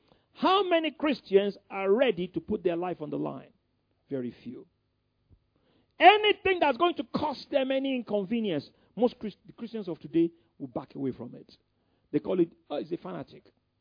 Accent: Ikoyi, Lagos, Nigeria; I gave them the name of some of my friends, and they wrote inside the program, who we grew up together in Ikoyi. Some of my close friends, we all grew up.

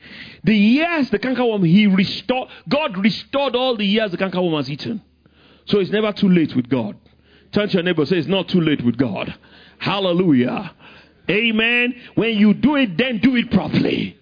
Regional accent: London, United Kingdom; He preached the same church I grew up in London.

